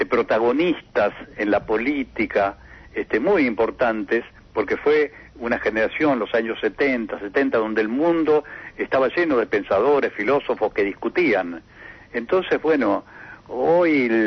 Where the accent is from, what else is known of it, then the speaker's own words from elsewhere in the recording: San Mariano, Santa Fe, Argentina; Sí, mi pueblito santafesino.